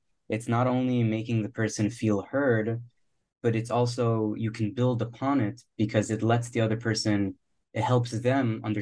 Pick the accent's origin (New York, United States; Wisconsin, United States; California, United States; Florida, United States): Florida, United States; Miami; and I'm from Miami. So it's a lot of fun to get out and get to the cold and experience that.